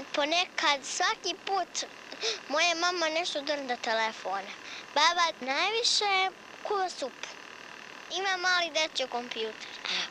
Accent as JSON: {"language": "Serbian", "town": "Banja Vrućica", "region": "Republika Srpska", "country": "Bosnia & Herzegovina", "said": "Ja sam iz Banja Vruć i … Živim sa mamom i babom. Imam 6 godina."}